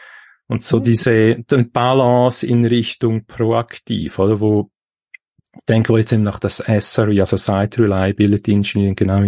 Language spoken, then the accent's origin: German; Switzerland; wie ja unschwer zu erkennen, respektive rauszuhören, ich bin aus der Schweiz.